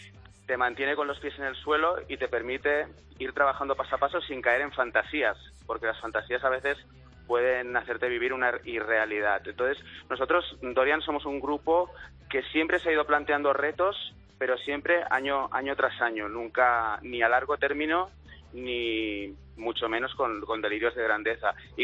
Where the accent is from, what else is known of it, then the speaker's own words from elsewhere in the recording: Catalonia, Spain; uno como español se entiende a sí mismo muchísimo cuando va ahí. También me ocurre como catalán, lo mismo.